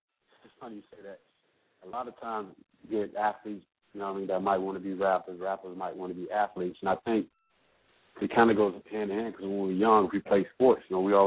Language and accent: English; Fort Myers, Florida, United States; Well, growing up in Fort Myers, sports-wise, you know, Deion Sanders from my same hometown